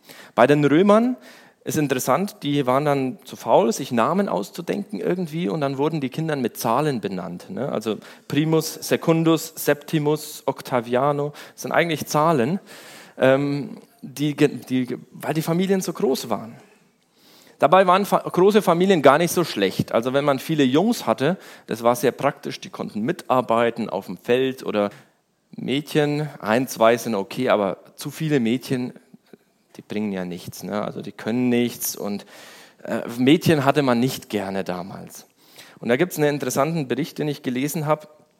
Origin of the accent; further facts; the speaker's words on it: Brazil; ich bin ja in Brasilien aufgewachsen und meine Eltern wollten unbedingt, dass ich ordentlich Deutsch lerne.